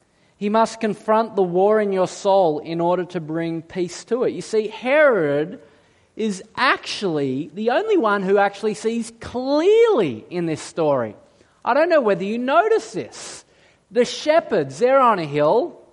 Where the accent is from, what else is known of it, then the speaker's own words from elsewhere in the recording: Australia; See, we're Australian. And we despise authority.